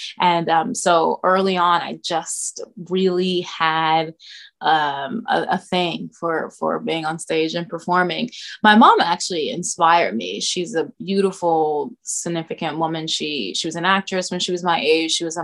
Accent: Cincinnati, Ohio, United States; because I'm from Cincinnati, mm-hmm. and it was in my backyard. You know, my childhood home is 20 minutes away from the school.

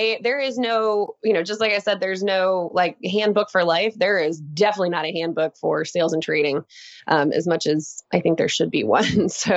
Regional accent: Texas, United States; I born and raised in Texas. Grew up, and I'm very sort of open about this, just grew up very much an achiever kid, like a performer.

